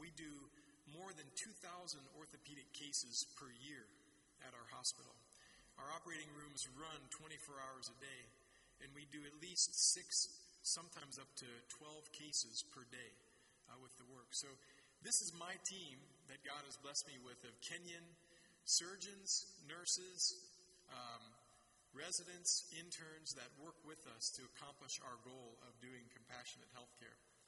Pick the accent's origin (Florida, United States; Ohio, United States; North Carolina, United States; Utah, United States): Ohio, United States; Mansfield; ended up back in my home state of Ohio. I grew up in Mansfield and attended the Ohio State University for medical school.